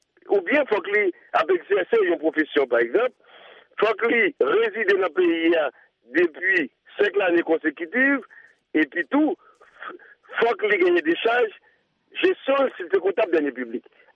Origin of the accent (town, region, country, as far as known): Haiti